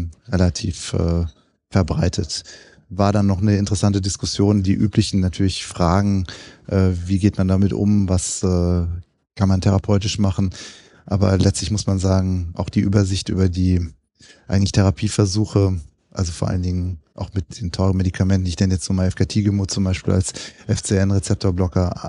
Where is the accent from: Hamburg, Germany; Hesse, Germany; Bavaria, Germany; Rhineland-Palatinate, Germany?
Bavaria, Germany; ich komme aus Unterfranken